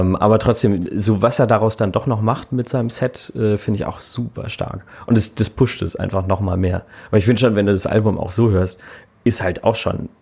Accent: Hamburg, Germany; Und Hamburg ist nach wie vor auch meine Lieblingsstadt. So, also einfach meine Heimatstadt.

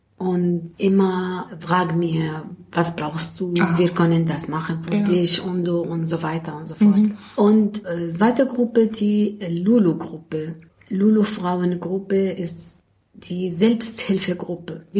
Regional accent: Damascus, Damascus Governorate, Syria; German is a second language; moved away as an adult; now in Germany; Ich komme aus Syrien, aus Damaskus. Und ich bin 56 Jahre alt. Mhm. Ich bin verheiratet, ich habe zwei Kinder. Und ich bin in Deutschland seit ungefähr 6 Jahren gekommen.

